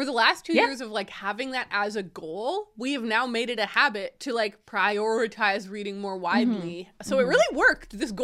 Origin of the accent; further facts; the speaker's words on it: Canada; because we're Canadian, we're so close to America that they're culturally pumps up here.